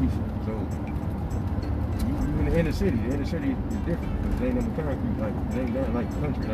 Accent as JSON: {"language": "English", "region": "North Carolina", "country": "United States", "tie": "born or raised there", "said": "on my birth certificate, man, I got North Carolina. I grew up in North Carolina."}